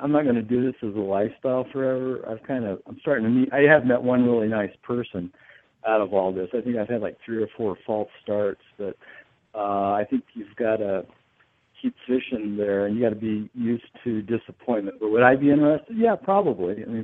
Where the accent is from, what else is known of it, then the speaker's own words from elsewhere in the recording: Colorado, United States; I come from Colorado. And so it was all new.